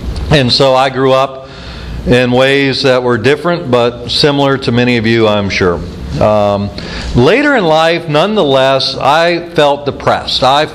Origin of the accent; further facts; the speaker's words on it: Belle Chasse, Louisiana, United States; I lived in Belchase, Louisiana, for those who didn't know that. I know my accent doesn't place me in Louisiana, but I was born and raised here and grew up down there on the West Bank